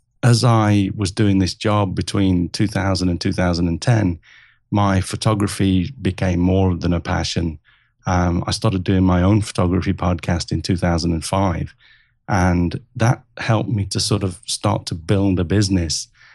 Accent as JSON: {"language": "English", "region": "England", "country": "United Kingdom", "tie": "born there", "said": "But I was born in England, as you can tell from the accent."}